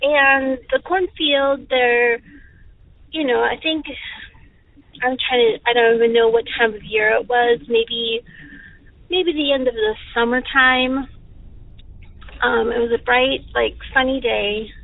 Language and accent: English; Oregon, United States; I'm from Eastern Oregon